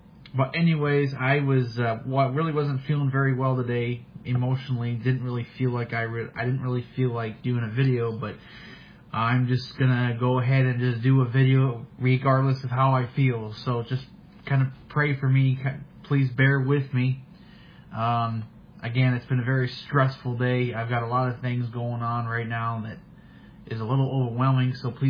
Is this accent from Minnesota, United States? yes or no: yes; Minnesota, United States; born or raised there